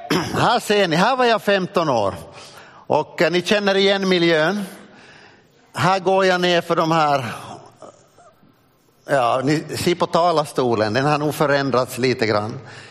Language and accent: Swedish; Smedsby, Ostrobothnia, Finland; Jag växte upp i Smedsby. Smedsby är min hemort. Där har jag gått i Smedsbyböle lågstadien, där har jag gått i Korsholms högstadium, så har jag gått i KG, Korsholms gymnasium.